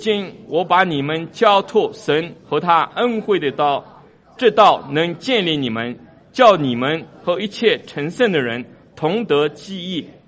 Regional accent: China; 我们中国人有一句话叫做人之将死什么其言也善

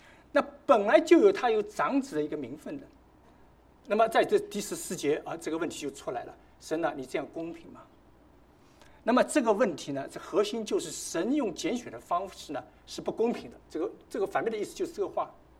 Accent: Shanghai, China; 那么大家都知道我是个上海人了，

